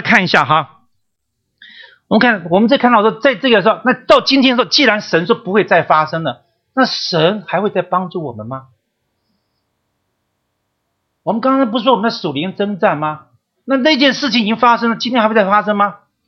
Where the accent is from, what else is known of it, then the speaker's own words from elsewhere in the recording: Hong Kong; 我从香港来的